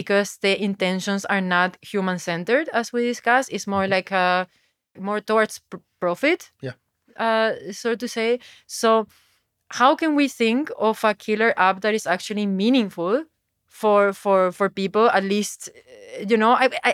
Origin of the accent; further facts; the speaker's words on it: Paraguay; because I'm originally from South America and from Paraguay